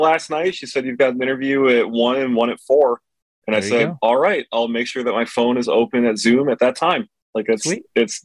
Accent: Rochester, New York, United States; I don't speak French, bro. I'm from Rochester, New York.

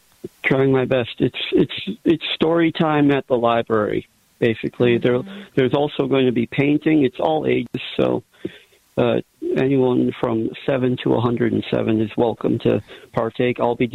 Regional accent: St. Cloud, Minnesota, United States; moved away; It's as a person of color from St. Cloud who moved away from St. Cloud

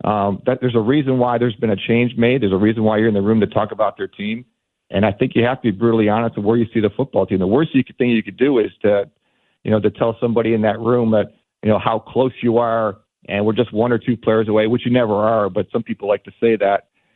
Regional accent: Buffalo, New York, United States; And I was from Buffalo and a big Bills fan

